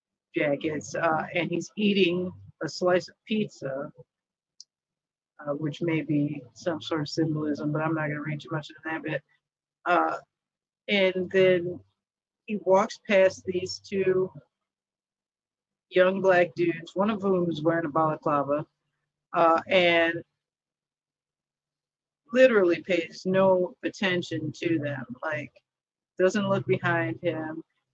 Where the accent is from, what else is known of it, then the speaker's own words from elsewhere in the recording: Chicago, Illinois, United States; The one that's going around currently is from Chicago, my hometown.